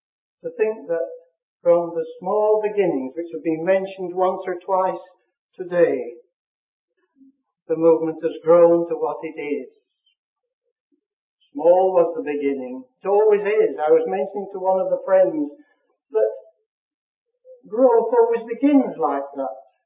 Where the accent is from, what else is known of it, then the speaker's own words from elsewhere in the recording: Preston, North West England, United Kingdom; Probably the notices indicate that I come from Preston. Just a little group of people who meet in fellowship there every fortnight.